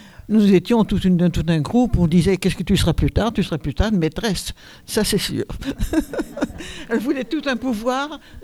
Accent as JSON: {"language": "French", "region": "Bourgogne-Franche-Comté", "country": "France", "said": "je viens de Côte d'Or, hein, je ne suis pas d'ici."}